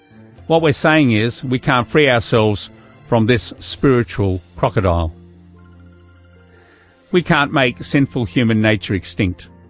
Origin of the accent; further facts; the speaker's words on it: Sydney, New South Wales, Australia; I grew up in Sydney, far away from North Queensland or the Northern Territory, in the suburbs.